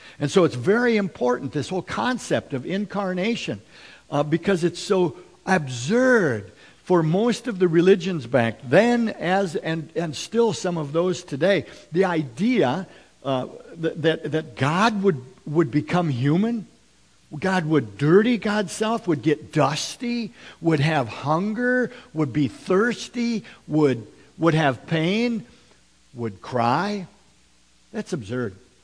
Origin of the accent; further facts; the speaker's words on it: Minnesota, United States; Even though I am from Minnesota, they won't let me back in because I don't know enough about hockey.